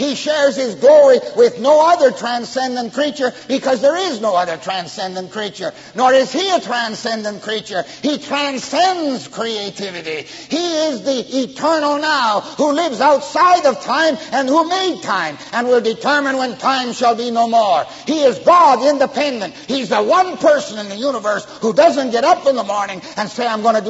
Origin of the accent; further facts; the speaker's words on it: Canada; I'm a Canadian. In Canada, it's